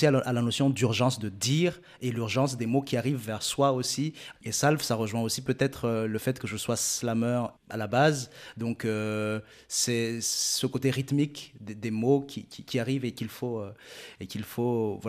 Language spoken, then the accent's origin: French; Madagascar; Et moi, en tout cas, en tant que malgache, je n'accepte pas qu'on nous dise ça.